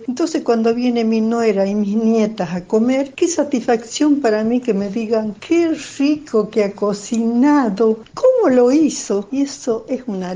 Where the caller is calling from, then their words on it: Jujuy, Argentina; de Jujuy.